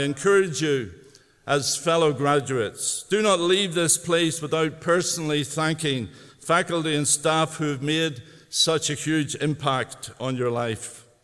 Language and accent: English; Northern Ireland, United Kingdom; moved away as an adult; now in Canada; I was born in Northern Ireland. Growing up, I experienced the hatred that existed between Catholics and Protestants. And as a disillusioned young man of 24, I left Ireland